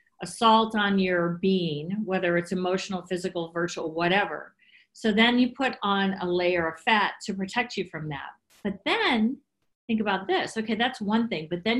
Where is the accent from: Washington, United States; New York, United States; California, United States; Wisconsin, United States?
Wisconsin, United States; And you know the sad part about this is I'm Italian. And I grew up in Wisconsin. So, they should take away my Italian card.